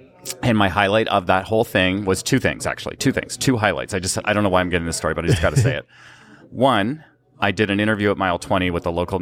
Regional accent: Canada; I'm from Canada

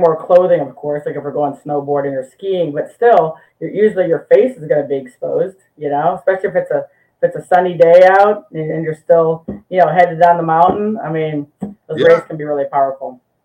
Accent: Midwest, United States; now in San Diego, United States; But we're from the Midwest, and now we're out here in San Diego, right?

